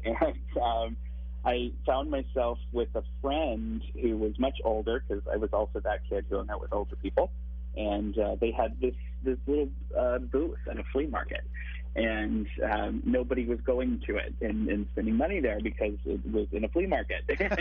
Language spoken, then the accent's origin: English; Ohio, United States; So I grew up in Brown County, Ohio. Which is kind of, it's like the northernmost tip of Appalachia, is kind of what we think of.